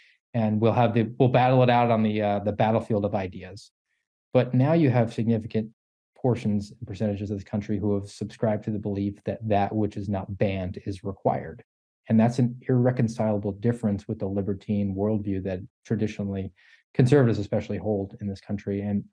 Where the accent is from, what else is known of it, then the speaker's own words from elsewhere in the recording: Florida, United States; I would say, well, I'm a Floridian, as opposed to saying I'm an American.